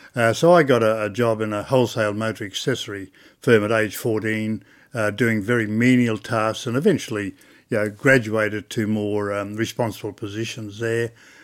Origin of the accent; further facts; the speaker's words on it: Thursday Island, Queensland, Australia; now in Canberra, Australia; I was born on Thursday Island in the Torres Strait a wonderful experience. Pre-war, I was born in 1933, and pre-war, Thursday Island was virtually an island paradise.